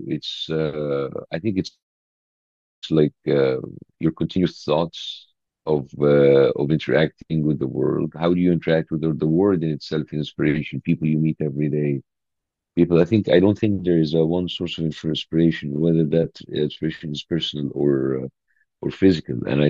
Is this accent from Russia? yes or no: no; Egypt; English is a second language; moved away as an adult; now in United States; I was born and grew and raised in Egypt until the age of 40. I only moved to America only the last 10 years. But Egypt has been my hometown, my birthplace.